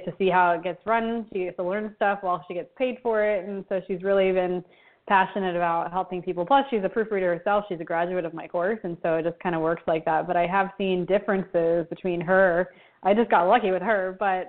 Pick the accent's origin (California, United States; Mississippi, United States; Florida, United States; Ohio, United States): Florida, United States; now in Buenos Aires, Argentina; I'm in Buenos Aires, Argentina, but I grew up in Florida, so yes.